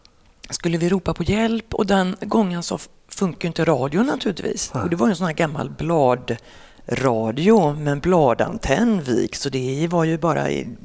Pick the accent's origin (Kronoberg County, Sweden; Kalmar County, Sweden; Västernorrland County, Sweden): Kalmar County, Sweden; Kalmar; accent: Kalmar dialect; I Kalmar. Så kan jag prata kalmaritiska mellan varven.